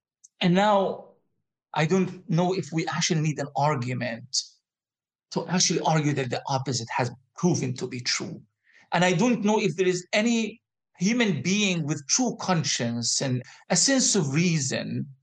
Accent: Gaza Strip, Palestine; I was born and raised in Gaza in a refugee camp called Nusayrat

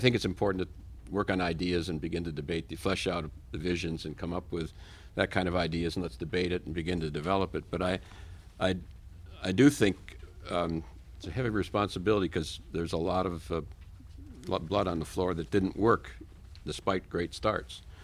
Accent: Racine, Wisconsin, United States; I'm from Racine, Wisconsin, kind of a decaying industrial town.

